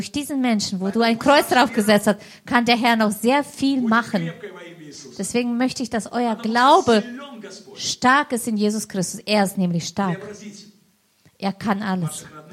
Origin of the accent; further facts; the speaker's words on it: Belarus; Ich bin aus Weißrussland und freue mich.